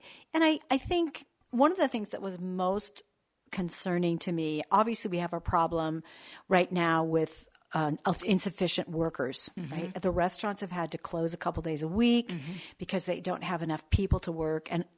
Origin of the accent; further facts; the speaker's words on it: California, United States; moved away; I came from California.